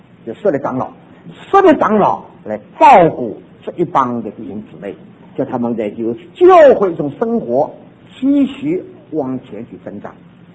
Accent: southern China, China; 我们中国人，或特别是我们南方人啊，我是个南方人，

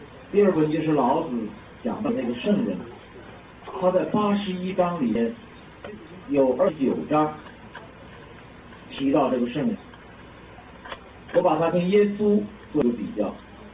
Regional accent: China

